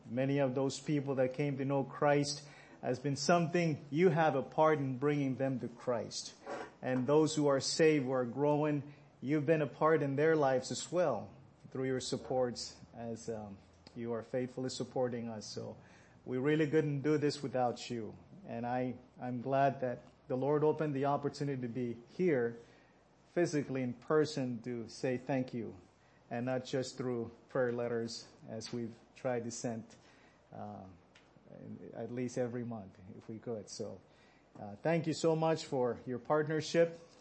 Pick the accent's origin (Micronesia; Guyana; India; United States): Micronesia; Pohnpei; first language Pohnpeian; English is a second language; English would be my third language. So bear with me if I don't make myself clear to you. But Panapane is my first language. That's the language I speak most of the time, all the time when I'm back home.